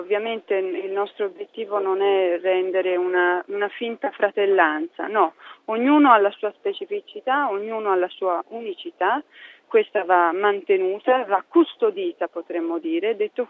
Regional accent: Florence, Tuscany, Italy; come fiorentini, ci siamo

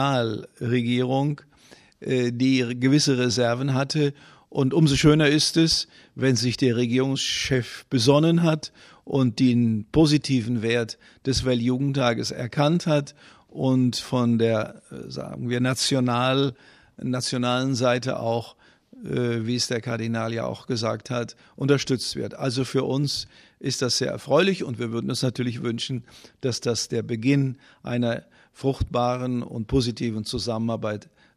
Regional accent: North Rhine-Westphalia, Germany; ist auch aus meiner Heimatdiözese Paderborn, ist eine Gruppe sogar aus meiner Heimatregion

